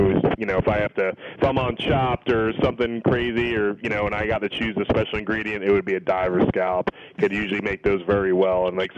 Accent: Florida, United States; now in Indiana, United States; I am from Florida, and a big hit when I came up to Indiana is that I kind of got some great seafood purveyors.

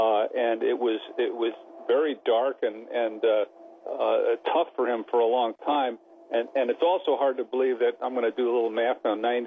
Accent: United States; I know we are Global Golf Post, but I am an American, so I'm never unhappy when an American wins.

